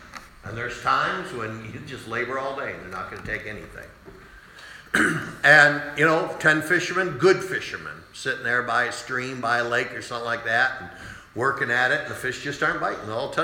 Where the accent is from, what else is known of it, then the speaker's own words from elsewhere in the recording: Machias, Maine, United States; I grew up on the Ishaway Creek over in Machias.